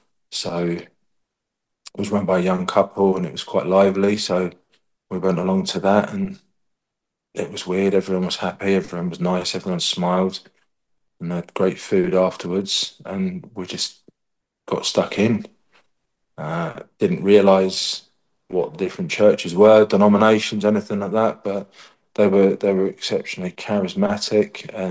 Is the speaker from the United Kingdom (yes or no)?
yes; London, United Kingdom; moved away as an adult; now in Orkney, United Kingdom; So originally born in West London, near Twickenham. I was there until I was in my 30s